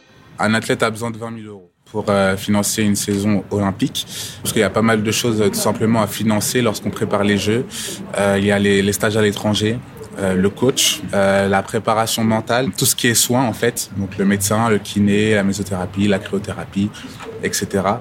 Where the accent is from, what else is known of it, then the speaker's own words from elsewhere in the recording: Saint-Denis, Île-de-France, France; Moi, je suis né à Saint-Denis, j'ai grandi à Saint-Denis.